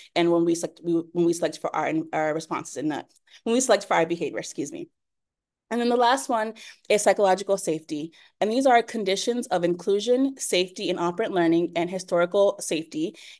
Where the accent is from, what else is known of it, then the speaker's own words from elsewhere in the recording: Florida, United States; I am from South Florida. I'm very proud of that. My whole personality is I'm from Dade County. I'm an HBCU graduate, and I'm Black American, but I also use Spanish as my second language.